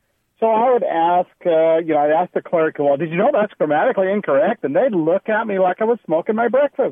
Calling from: Denton, Texas, United States; I am calling from Denton, Texas.

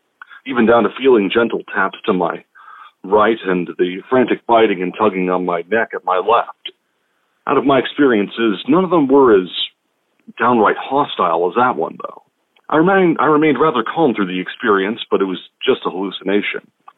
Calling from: Washington, United States; Hello, STWYTK gang. … from Washington State.

